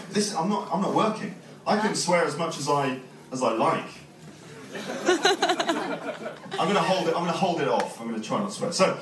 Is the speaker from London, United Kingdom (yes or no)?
yes; London, United Kingdom; born there; I was born in London.